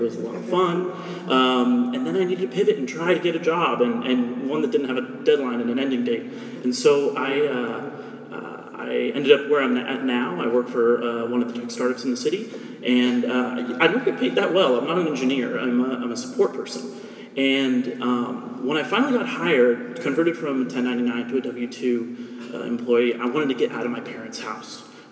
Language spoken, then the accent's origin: English; Walnut Creek, California, United States; I grew up in Walnut Creek in the East Bay